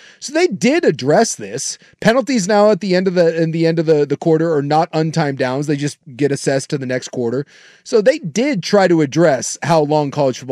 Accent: United States; accent: American; Dude, my American accent is horrific.

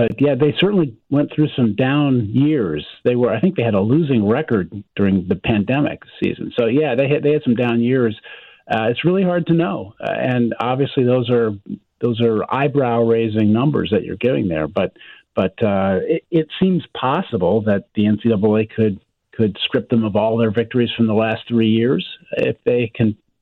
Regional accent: Ann Arbor, Michigan, United States; And I grew up in Ann Arbor, and it is the one team that makes me scream at the TV.

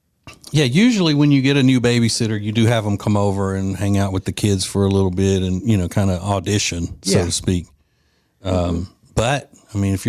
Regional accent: Louisiana, United States; I did add a little Tony Sachery's in it because I'm from Louisiana and you have to.

